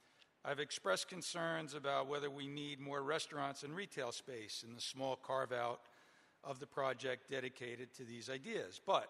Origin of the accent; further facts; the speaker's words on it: Kingston, United States; born there; I live on West Chestnut Street in Ward 9. I was born in Kingston, graduated from Kingston High School in 1971, at a time when Kingston had about 30,000 people.